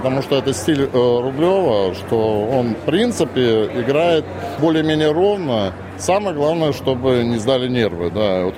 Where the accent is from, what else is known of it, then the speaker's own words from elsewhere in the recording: Russia; Поэтому на данный момент, как россиянин, я ничего не жду